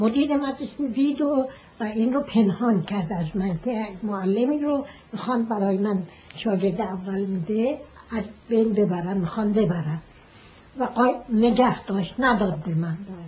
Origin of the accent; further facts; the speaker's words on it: Tehran, Tehran Province, Iran; born there; در تهران به دنیا آمدم و تقریبا 7 سالم بود که پدرم فوت کرد